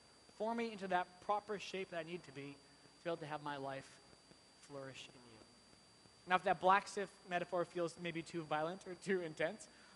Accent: Calgary, Alberta, Canada; I grew up in Calgary

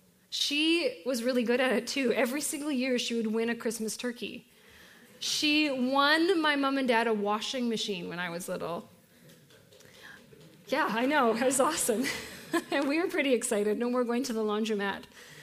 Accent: Canada; I would just say I'm Canadian. Simple, easy, mostly Caucasian with a little First Nations mixed in.

